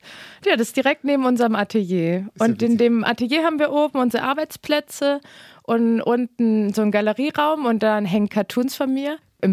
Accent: Hamburg, Germany; Ich wohne auch in Barmbek. Also aufgewachsen in Alsterdorf und dann meine erste Wohnung war in Barmbek. Dann habe ich in Wilhelmsburg und dann so mittendrin in St. Pauli und in Altona.

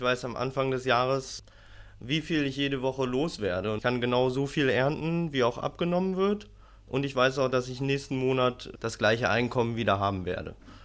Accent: Schwerin, Mecklenburg-Vorpommern, Germany; Ich komme auch aus Mecklenburg, ich bin Schweriner ursprünglich.

